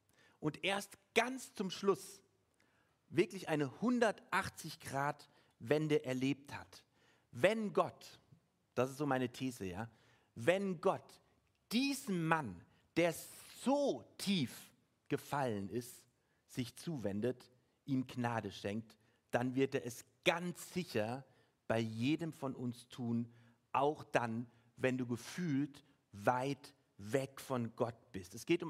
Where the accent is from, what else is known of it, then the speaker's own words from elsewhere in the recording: Frankfurt am Main, Hesse, Germany; now in Austria; Aber ich bin halt in Frankfurt am Main groß geworden, meine Eltern sind in Deutschland geblieben und ich bin nach Jahren wieder zurückgekommen und jetzt lebe ich hier